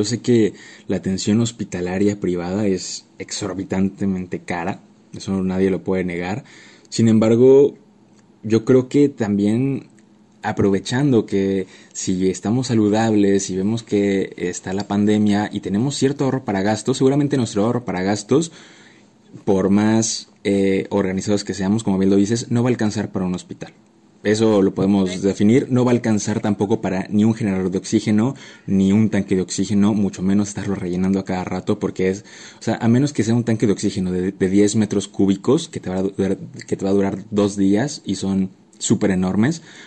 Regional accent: Mexico; ya somos así los mexicanos y ya nos chingamos

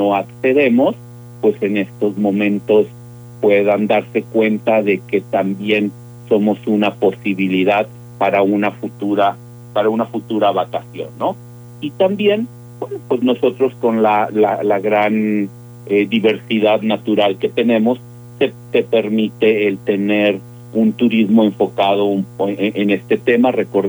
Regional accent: Mexico; pero que nos una como ciudadanos, como mexicanos que somos

